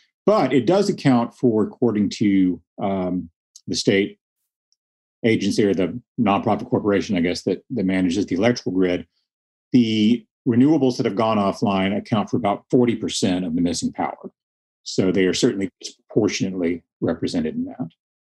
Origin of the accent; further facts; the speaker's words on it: Texas, United States; And so I grew up in the Panhandle, and the kind of weather region I grew up in starts maybe 200 miles west of Dallas and Fort Worth. And we get real winter there.